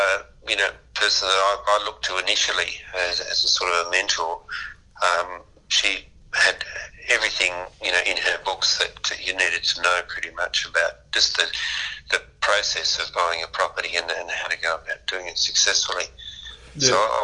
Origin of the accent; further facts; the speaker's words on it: Sydney, New South Wales, Australia; now in Melbourne, Australia; I grew up in Sydney, and so when I moved to Melbourne